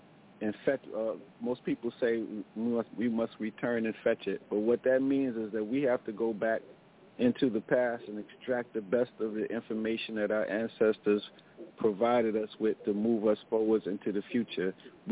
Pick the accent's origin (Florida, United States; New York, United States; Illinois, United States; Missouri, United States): New York, United States; New York City; And all the African greetings are for us born and raised in New York City.